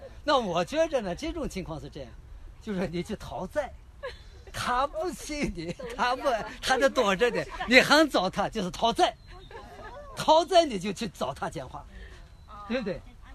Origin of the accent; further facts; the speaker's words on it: China; 我们中国人最有能干的一件事